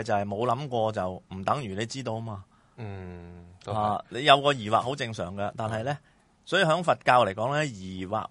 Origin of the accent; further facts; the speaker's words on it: China; 或者即係作為一個中國人啦